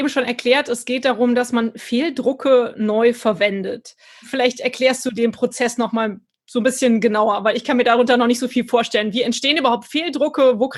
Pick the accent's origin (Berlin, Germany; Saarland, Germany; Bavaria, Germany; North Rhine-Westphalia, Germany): North Rhine-Westphalia, Germany; Cologne; weil ich als Kölner kannte die jetzt vorher nicht so.